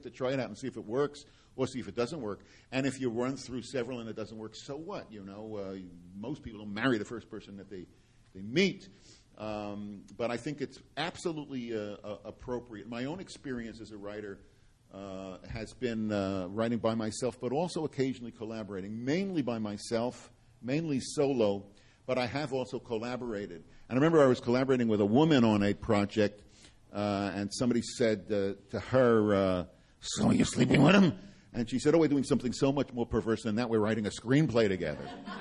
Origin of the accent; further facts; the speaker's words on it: New York City, New York, United States; Jewish kid like me, the thing to do growing up in New York City was be a doctor